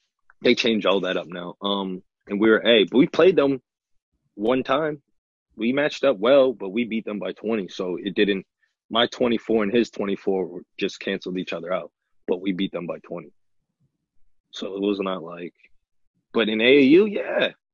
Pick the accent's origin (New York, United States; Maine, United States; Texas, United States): Maine, United States; And people are like, who are these kids from Maine? Like, who are these dudes?